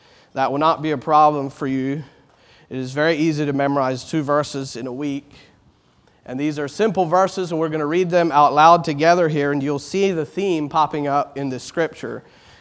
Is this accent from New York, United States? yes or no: no; Richmond, Kentucky, United States; Yes, by way of introduction, I'm from Richmond, Kentucky, Richmond Christian Fellowship.